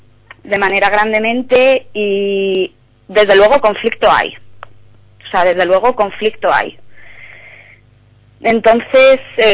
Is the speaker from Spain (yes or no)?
yes; Spain; yo, por ejemplo, como española, la gente me pregunta, oye, ¿qué está pasando?